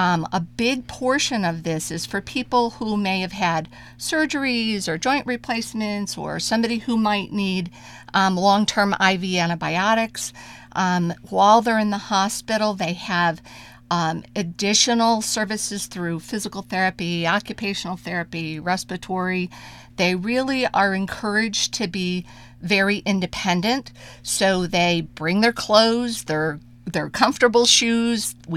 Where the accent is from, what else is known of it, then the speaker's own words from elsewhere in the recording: Penn Yan, New York, United States; I'm actually from Penyan, and so it's been great to be able to be that support in my own community